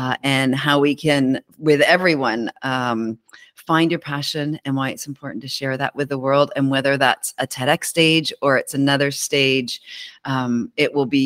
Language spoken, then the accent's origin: English; Vancouver, British Columbia, Canada; I'm from Vancouver, Canada.